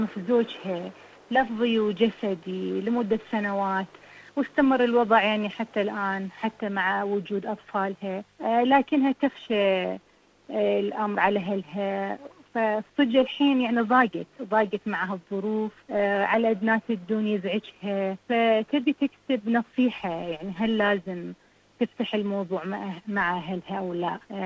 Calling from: Kuwait; من الكويت وعندي سؤال من حضرة الدكتورة لو تسمح لي

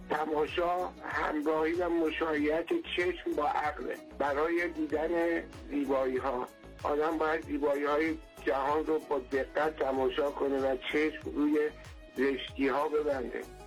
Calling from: Tehran, Tehran Province, Iran; از تهران. با تشکر از شما. شنونده تقریبا 20 و چند ساله شما هستم.

